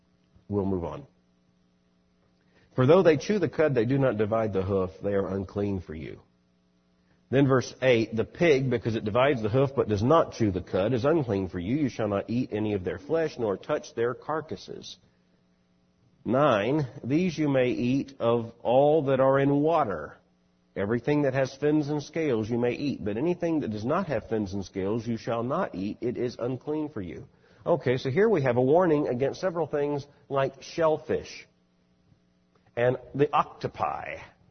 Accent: Florida, United States; growing up in Florida, you know, with no hills, just a flat expanse

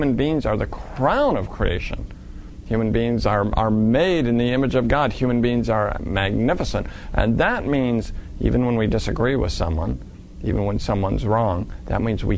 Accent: Oregon, United States; And we're from Oregon, so it was a pouring down rain day, which in Oregon is kind of common.

